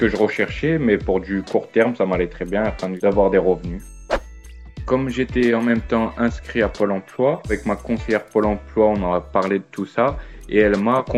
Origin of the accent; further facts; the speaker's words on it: Saint-Étienne, Auvergne-Rhône-Alpes, France; j'ai 21 ans et je suis originaire de Saint-Étienne.